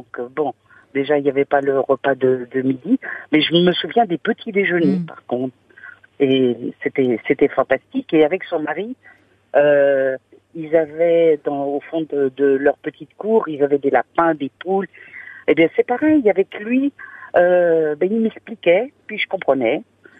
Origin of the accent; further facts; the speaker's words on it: Nouvelle-Aquitaine, France; moved away as an adult; je pouvais être quelques mois, voire même quelques années, puisque j'ai quitté la Vienne bon, pour déplacement professionnel, oui.